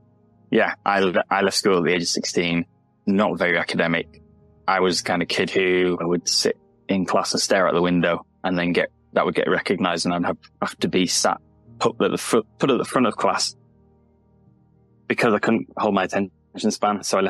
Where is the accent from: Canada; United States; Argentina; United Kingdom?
United Kingdom; Yorkshire and the Humber; born there; Well, I was born in Yorkshire, so it is England.